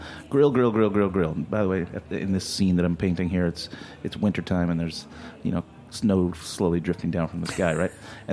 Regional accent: Deep South, United States; And I would like to mention that, I'm from the Deep South.

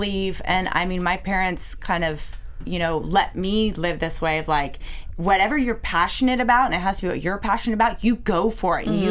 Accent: Washington, United States; I'm from Washington State.

